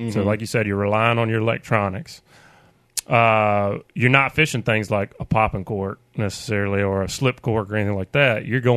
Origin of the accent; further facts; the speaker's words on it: Alabama, United States; You know, growing up on Fowl River, I kind of just stayed down in my neighborhood.